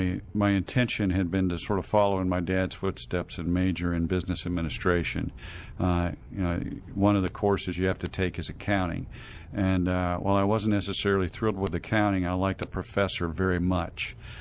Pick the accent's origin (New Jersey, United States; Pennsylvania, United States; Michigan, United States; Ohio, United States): Pennsylvania, United States; Pittsburgh; Pittsburgh, Pennsylvania.